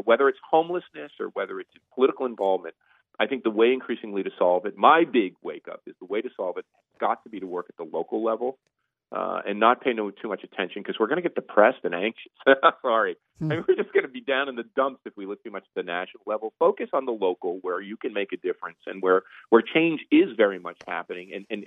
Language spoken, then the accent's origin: English; New Jersey, United States; also born or lived in Newark; like the neighborhood I was born into in Newark, the neighborhood I grew up into in a suburb in New Jersey of a working class factory working father